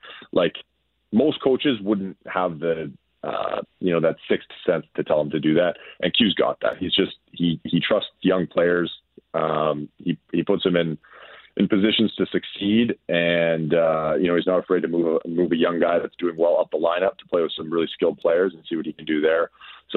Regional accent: Winnipeg, Manitoba, Canada; I'm from Winnipeg actually, but I've been living in Calgary in the summer.

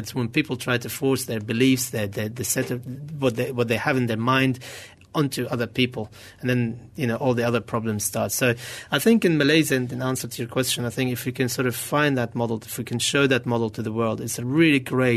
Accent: Gaza Strip, Palestine; now in United Kingdom; although I'm British, I have a British nationality, I can't go to the West Bank because I'm from Gaza.

